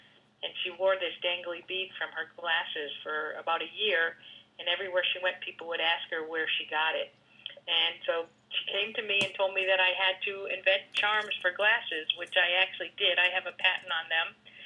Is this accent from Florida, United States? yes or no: yes; Miami, Florida, United States; also born or lived in Albany; I'm originally from Miami, Florida, and father was a professor at the University of Miami.